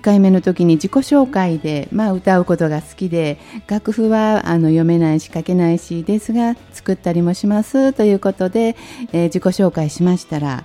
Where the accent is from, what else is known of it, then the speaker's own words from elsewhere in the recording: Hyogo, Japan; はい、兵庫県から参りました。